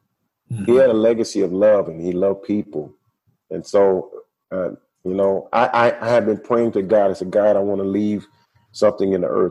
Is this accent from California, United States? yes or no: yes; Sacramento, California, United States; I mean, I grew up in Sacramento.